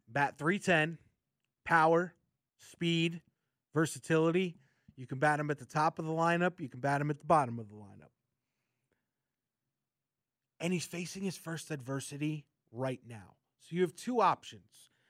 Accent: New York City, New York, United States; as being a Yankee fan growing up in New York City with Aroldis Chapman

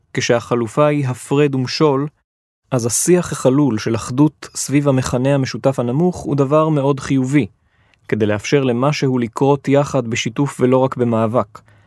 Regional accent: Jerusalem, Jerusalem District, Israel; נכון שגדלתי בחממה ירושלמית ליברלית שבה שמאל דתי זה לא אוף מוזר

